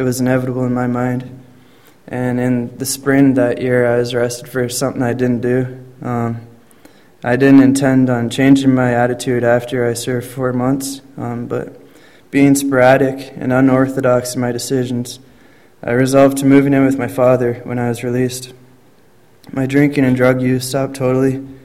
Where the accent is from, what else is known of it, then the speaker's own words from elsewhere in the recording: Peterborough, Ontario, Canada; born there; I'm 26. I was born in Peterborough, Ontario. Being raised in a godly family, I remember living in rural areas